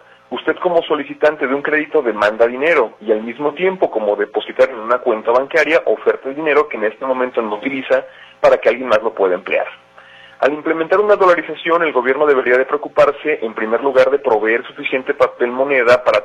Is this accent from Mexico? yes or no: yes; Mexico; no es un tema que va a repercutir inmediatamente en nuestro bolsillo como mexicanos